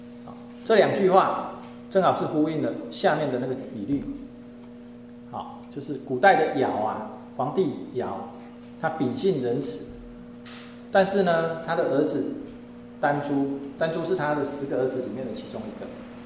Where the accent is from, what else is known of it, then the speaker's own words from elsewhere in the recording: China; 我们中国人对于积善之家必有余庆